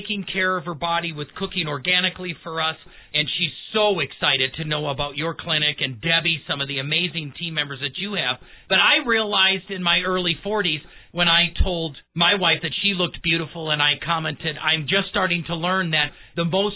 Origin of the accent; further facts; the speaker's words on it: Milwaukee, Wisconsin, United States; traveling across to where I grew up in Milwaukee